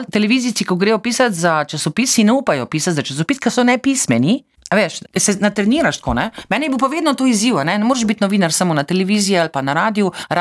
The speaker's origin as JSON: {"language": "Slovenian", "town": "Maribor", "region": "Styria", "country": "Slovenia", "accent": "Styrian", "said": "ker imam štajerski naglas, ne, zaradi Maribora."}